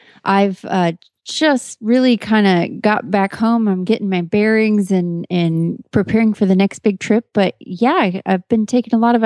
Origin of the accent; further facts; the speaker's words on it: Kemp, Texas, United States; from Kemp, Texas.